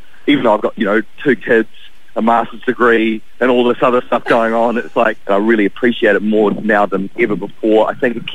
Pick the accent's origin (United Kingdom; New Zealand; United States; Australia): New Zealand; Wellington; We're from Wellington, but Christchurch is a big part of our story.